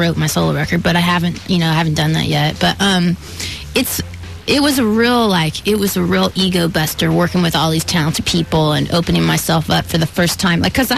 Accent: Anaheim, California, United States; And I used to go dancing, though, at Disneyland, because that was where I grew up in Anaheim.

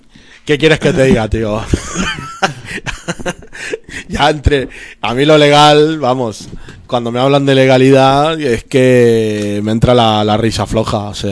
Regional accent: Argentina; De donde yo vengo, pues el SIDE, el Servicio de Inteligencia del Estado de Argentina, pues tiene una ficha personal de cada uno.

